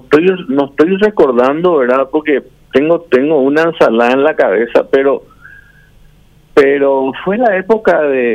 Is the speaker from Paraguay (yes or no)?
yes; Paraguay; soy un agente de jugadores, soy paraguayo, amo mi país.